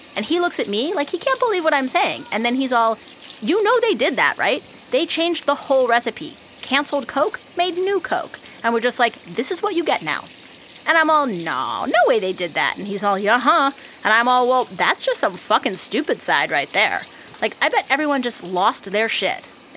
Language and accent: English; Somerville, Massachusetts, United States; I'm from Somerville.